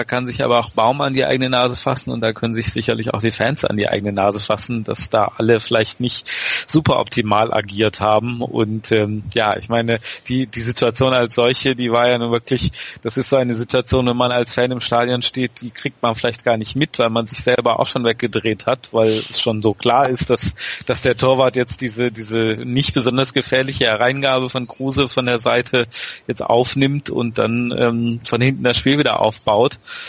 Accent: Bremen, Germany; Und als Bremer weiß ich auch

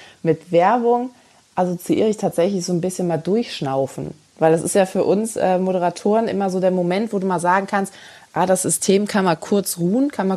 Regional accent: Bergisch Gladbach, North Rhine-Westphalia, Germany; born there; now in Munich, Germany; ich komme aus dem Rheinland. Also ich komme ja gebürtig aus Bergisch Gladbach. Und wie du gerade gesagt hast, also meine Familie ist noch da. Viele meiner Freunde sind da, eigentlich auch meine engsten Freunde. Ich habe mich trotzdem dazu entschieden, in München zu bleiben

